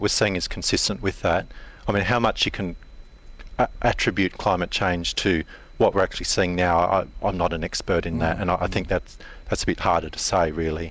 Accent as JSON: {"language": "English", "region": "New South Wales", "country": "Australia", "tie": "born or raised there", "said": "I grew up in the Central West, and I've seen a fair..."}